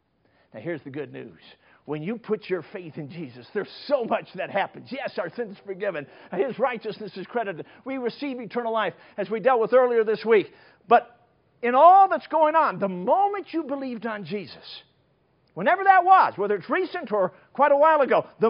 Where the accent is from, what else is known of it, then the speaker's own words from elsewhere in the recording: Chicago, Illinois, United States; Now, I'm a city kid. I grew up in Chicago, as I told you, so I've never been a hunter, but I became one.